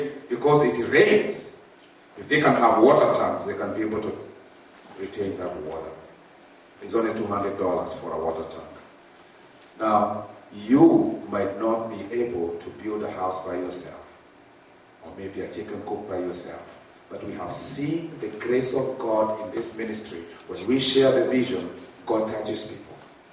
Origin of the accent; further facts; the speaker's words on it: Kenya; You know, some of us, we came from Kenya, we are forgetting where we have come from.